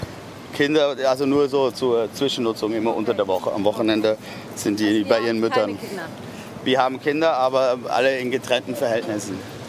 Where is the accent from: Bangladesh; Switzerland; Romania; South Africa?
Switzerland; now in Berlin, Germany; also ich komme ja aus der Schweiz, da gibt es immer Platzmangel, ne?